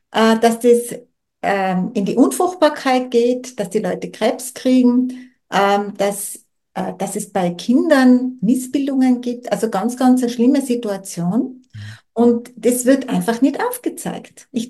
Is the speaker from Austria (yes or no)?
yes; Tyrol, Austria; Ich weiß das von ein paar Biobauern bei uns in Tirol.